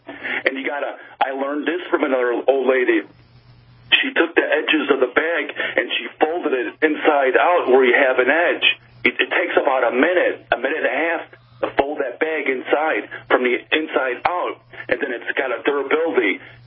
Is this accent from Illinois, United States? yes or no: yes; Romeoville, Illinois, United States; I grew up in Romeoville, Illinois